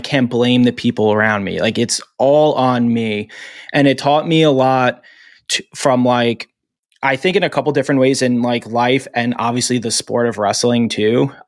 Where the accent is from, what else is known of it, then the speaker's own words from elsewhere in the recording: Long Island, New York, United States; I'm on Long Island. My whole family's from Long Island. I grew up on Long Island. I travel like around, obviously, to a few places, but my home base, I always tell people, is New York, Long Island.